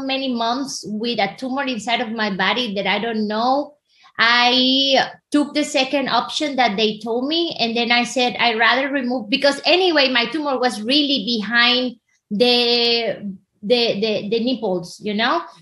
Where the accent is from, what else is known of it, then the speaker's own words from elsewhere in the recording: Venezuela; I'm originally from Venezuela, you know